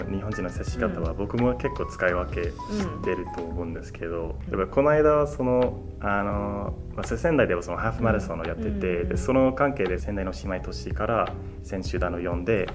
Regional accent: Ireland; Japanese is a second language; 僕もなんかアイルランド出身で

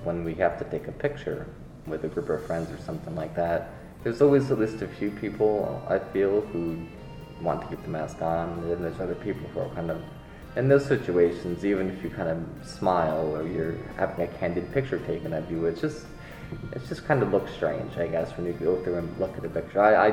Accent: United States; I'm from America.

